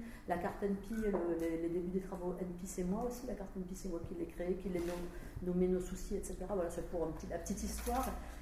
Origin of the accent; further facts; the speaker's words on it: Auvergne-Rhône-Alpes, France; je viens des Alpes. Alors avant j'étais à Grenoble du temps des premiers pôles en 2001, mais maintenant je suis dans la vallée de Courchevel.